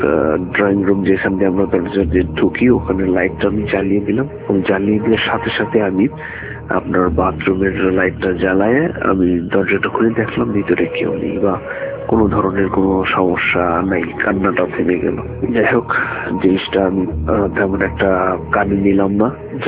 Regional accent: Gopalganj, Dhaka Division, Bangladesh; now in Rome, Italy; আমার বাড়ি হচ্ছে গোপালগঞ্জ, আমি বর্তমানে রোম শহরে থাকি, ইটালির রোম শহরে।

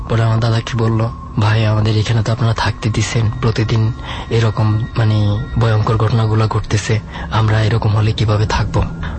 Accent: Lalmohan, Barisal Division, Bangladesh; আমার গ্রামের বাড়ি হচ্ছে বলা লালমোহন থানা আর হচ্ছে রঙ্গচ ইউনিয়ন।

